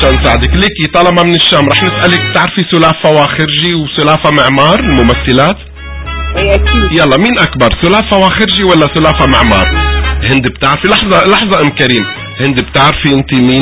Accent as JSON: {"language": "Arabic", "country": "Tunisia", "said": "ايه يعني تونسي"}